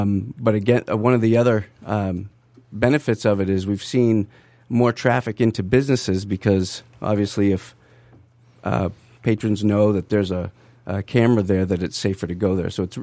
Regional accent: Maine, United States; I'm from Maine.

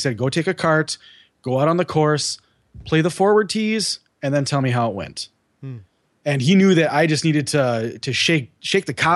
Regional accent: Wisconsin, United States; You know, I'm from Wisconsin, so I only get to play when it's not snowing.

